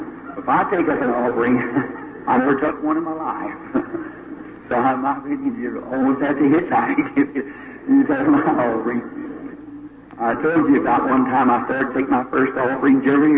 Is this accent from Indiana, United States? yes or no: yes; Jeffersonville, Indiana, United States; maybe at my hometown in Jeffersonville, if I could get that auditorium there, right where this was ministered to me